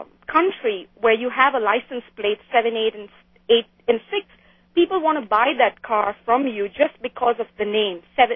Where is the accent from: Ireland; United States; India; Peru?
India; Yeah, I grew up in India.